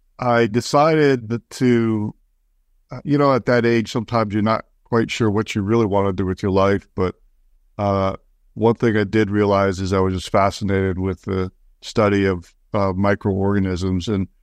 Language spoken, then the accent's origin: English; Valdosta, Georgia, United States; also born or lived in California; I always say, well, I grew up in Georgia. Valdosta, Georgia was southern part of the state, but the fact is, I've moved around a lot.